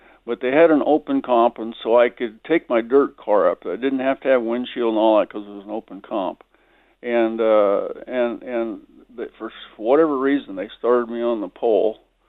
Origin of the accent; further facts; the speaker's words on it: Iowa, United States; I was from Iowa and a farm boy.